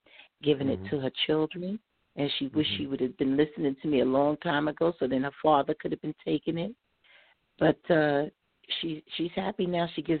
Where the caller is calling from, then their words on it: Atlanta, Georgia, United States; also born or lived in Virginia; Yeah, I'm calling from Atlanta, Georgia. That is a Virginia number because I used to live in Virginia, but now I'm in Georgia.